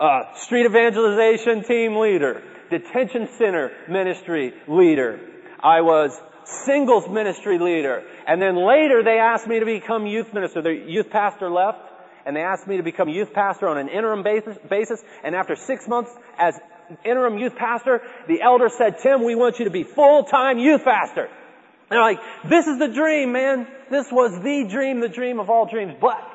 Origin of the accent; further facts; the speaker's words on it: Quantico, Virginia, United States; And I got orders, not just orders, stateside, but I got orders to my hometown, Quantico, Virginia, for the choicest orders to the show place of the Marine Corps, Quantico, Virginia.